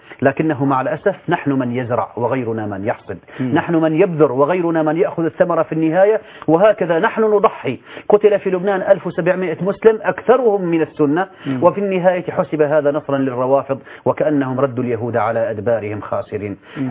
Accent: Syria; وعندنا في سوريا تعداد

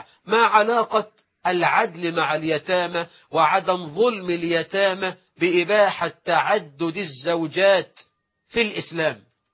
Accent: Egypt; بلدنا مصر

